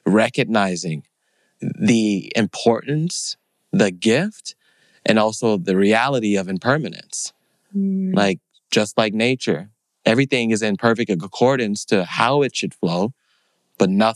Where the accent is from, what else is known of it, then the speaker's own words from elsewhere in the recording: Chicago, Illinois, United States; Growing up in Chicago, there's always been a talk with God.